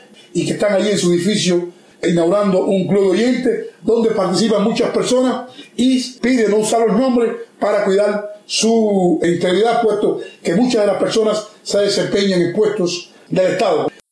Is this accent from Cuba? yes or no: yes; Cuba; Yo soy cubano, yo amo mi Cuba sobre todas las cosas